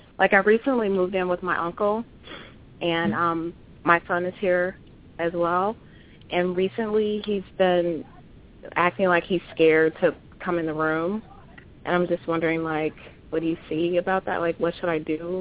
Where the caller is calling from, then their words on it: Chicago, Illinois, United States; Hi, Ms. Blue. … I'm calling from Chicago.